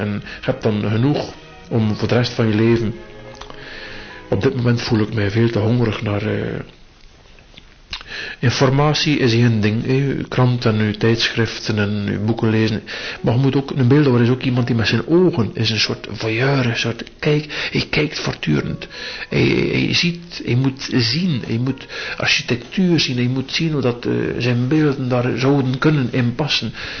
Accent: Lauwe, Flanders, Belgium; born there; Ik ben geboren in Louwe tussen het vlas.

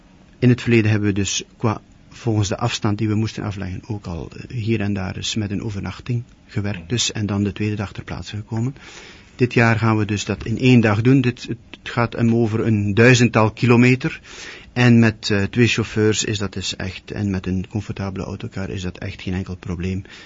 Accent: Flanders, Belgium; Qua keuken, want daar zijn we als Vlamingen toch wel erg benieuwd naar eigenlijk.

